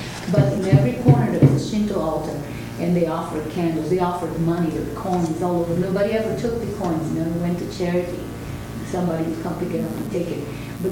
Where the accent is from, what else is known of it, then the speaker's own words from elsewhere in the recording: Brazil; English is a second language; I grew up in Brazil, even though I fall into the title of Hispanic, you know, I have very little Spain English. We speak Portuguese, and I am also native Brazilian from the Tambiba tribe.